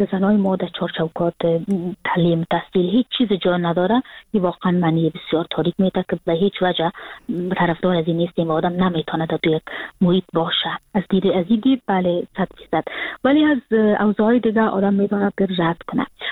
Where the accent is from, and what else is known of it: Afghanistan; moved away as an adult; now in Frankfurt, Germany